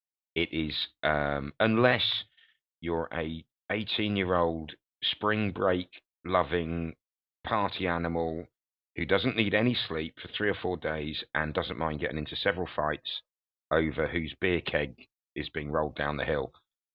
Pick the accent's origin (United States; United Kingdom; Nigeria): United Kingdom; Cambridge, East of England; And I'd think, why would you be interested where I'm from? I'd say I'm from Cambridge. I go, Cambridge, Massachusetts? No, Cambridge.